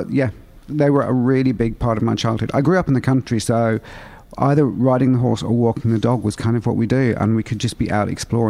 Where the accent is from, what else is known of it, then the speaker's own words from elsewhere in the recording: Derry, Northern Ireland, United Kingdom; I grew up in Northern Ireland, in Derry, and it's a fairly small city. And Northern Ireland back then was a really quite closed, quite religious community generally.